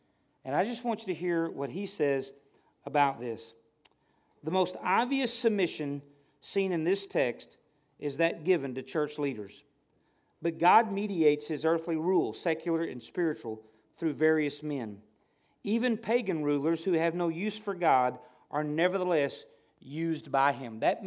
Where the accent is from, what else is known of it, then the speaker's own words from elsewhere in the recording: Arkansas, United States; born there; now in Longdale, United States; I was born in Arkansas, and I'm in Longdale, Missouri.